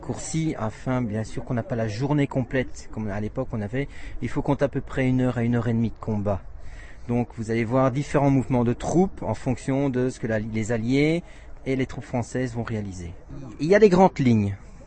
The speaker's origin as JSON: {"language": "French", "country": "Belgium", "said": "je suis originaire de Belgique"}